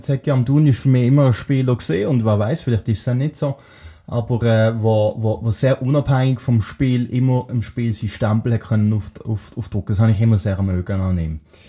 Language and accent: German; Switzerland; für uns als Schweizer